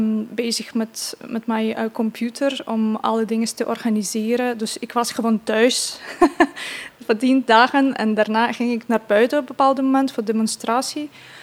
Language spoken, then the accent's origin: Dutch; Ivano-Frankivsk, Ivano-Frankivsk Oblast, Ukraine; Dutch is a second language; moved away as an adult; Ik kom uit Ivano-Frankivsk. Geboren en getogen tot mijn 23ste. Nu het is wel het meest westen gedeeld van Oekraïne